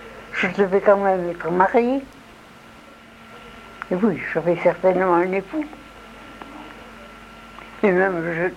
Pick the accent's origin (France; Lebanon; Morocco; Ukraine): France; Marseille, Provence-Alpes-Côte d'Azur; born there; Et je suis née à Marseille.